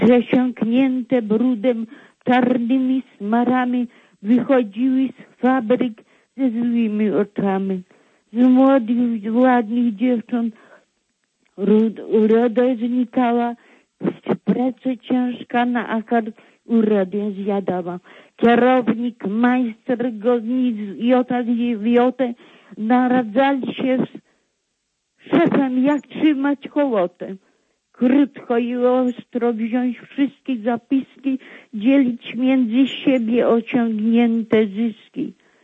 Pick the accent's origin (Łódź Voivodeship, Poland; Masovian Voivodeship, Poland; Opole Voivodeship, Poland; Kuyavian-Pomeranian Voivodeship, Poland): Kuyavian-Pomeranian Voivodeship, Poland; Brodnica; Jestem z Brodnicy.